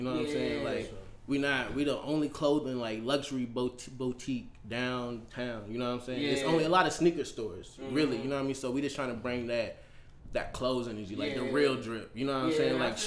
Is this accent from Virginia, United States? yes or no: yes; Virginia, United States; Like, I'm from Virginia. I'm from VA for sure, you know what I'm saying? Got a lot of family up north, got a lot of family in the Midwest, so I was just a lot of moving and grooving when I was growing up